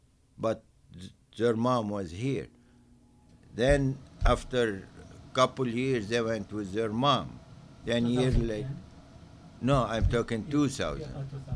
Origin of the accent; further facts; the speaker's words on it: Lebanon; English is a second language; It's not because I'm from Lebanon and Lebanon has nice weather, whatever.